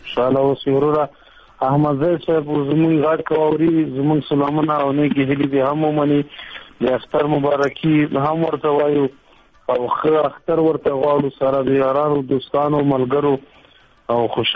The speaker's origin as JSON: {"language": "Pashto", "region": "Paktia", "country": "Afghanistan", "said": "او زه د پکتیا یم."}